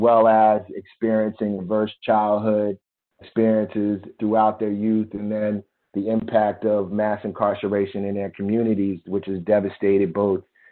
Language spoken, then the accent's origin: English; Philadelphia, Pennsylvania, United States; And so my experiences growing up in Philadelphia